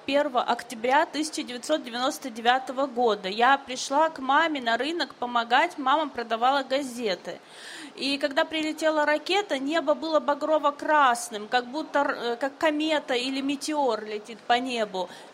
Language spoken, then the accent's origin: Russian; Grozny, Chechnya, Russia; находились в момент этого страшного взрыва у меня на родине, в городе Грозном